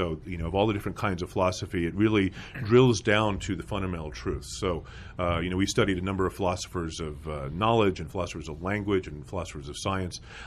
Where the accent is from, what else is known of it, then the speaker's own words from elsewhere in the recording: Albuquerque, New Mexico, United States; Albuquerque, New Mexico.